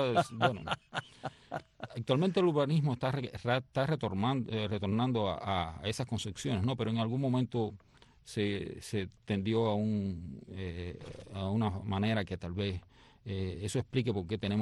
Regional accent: Santa Clara, Villa Clara, Cuba; also born or lived in Havana; Yo nací en Santa Clara y viví ahí hasta los 18 años que me fui a estudiar ya biología y demás.

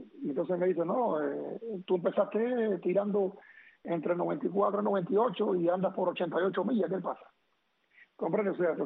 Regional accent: Cuba; Como cubano al fin y latino

